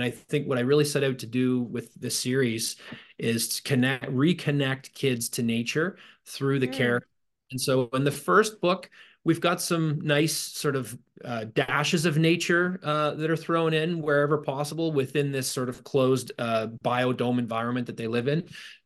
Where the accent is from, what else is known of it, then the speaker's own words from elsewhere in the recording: Toronto, Ontario, Canada; I'm from the Toronto area